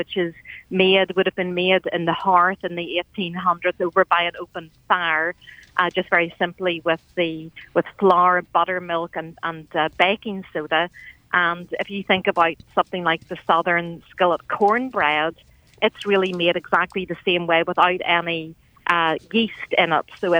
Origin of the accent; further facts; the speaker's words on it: Ireland; And obviously, being Irish, I would like to think that we had a big contribution to that.